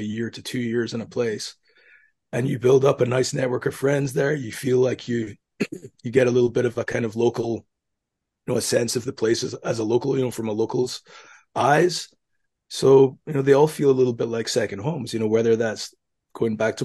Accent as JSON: {"language": "English", "town": "North Berwick", "region": "Scotland", "country": "United Kingdom", "tie": "born or raised there", "moved": "yes", "lives_now": "Tokyo, Japan", "said": "And, you know, born and raised in North Berwick, and mom and dad are still there."}